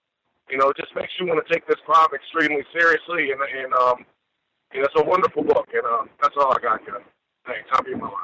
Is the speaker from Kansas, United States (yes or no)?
no; New York City, New York, United States; I grew up in New York City. I did not grow up in the projects, but I had many acquaintances that did.